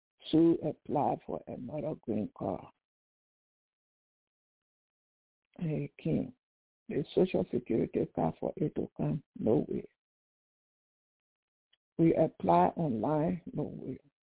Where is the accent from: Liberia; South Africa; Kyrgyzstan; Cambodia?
Liberia; now in United States; And when I came from Liberia, I came with my knee hurting.